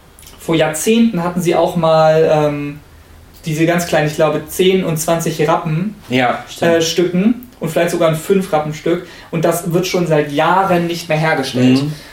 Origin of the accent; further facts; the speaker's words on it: Hamburg, Germany; Ich als Hamburger finde natürlich gut, dass Hamburg ein eigener Bundesstaat, hätte ich fast gesagt, ein eigenes Bundesland.